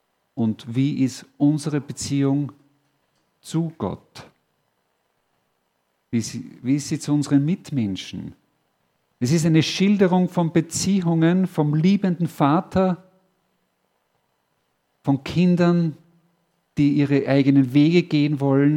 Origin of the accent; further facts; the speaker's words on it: Upper Austria, Austria; Ich komme aus Oberösterreich.